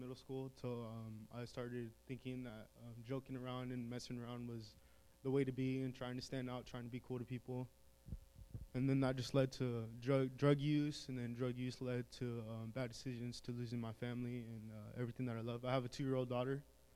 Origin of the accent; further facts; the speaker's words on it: Moses Lake, Washington, United States; I'm 19. I'm from Moses Lake, Washington.